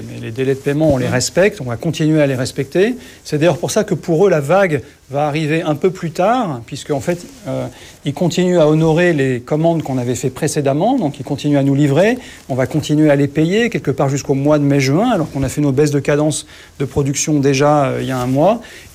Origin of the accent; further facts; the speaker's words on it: China; Ce qui est sûr, c'est que la crise a commencé chez nous en Chine.